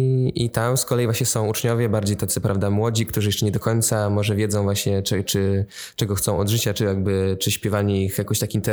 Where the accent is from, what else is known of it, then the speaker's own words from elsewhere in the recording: Góra Kalwaria, Masovian Voivodeship, Poland; zaczynałem w chórze parafialnym u siebie w Górze Kalwarii